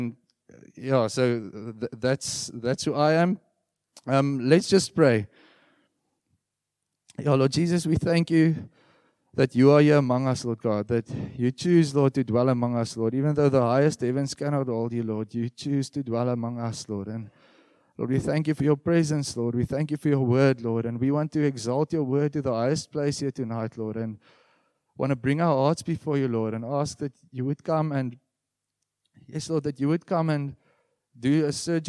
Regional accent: Bloemfontein, Free State, South Africa; So I come from Bloemfontein.

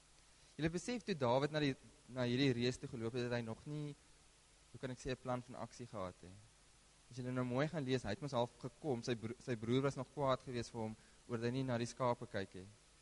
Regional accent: Kakamas, Northern Cape, South Africa; ek kom nou, sy kom van Namakoland, maar ek kom van Kaimoes af.

